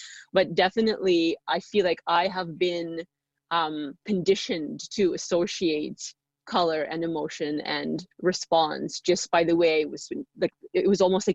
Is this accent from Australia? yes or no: no; Russia; English is a second language; Again, growing up in Russia and going to through the Soviet education system, when you learn math or language, they color code a lot of things. So like Russian vowels were red and the consonants were blue.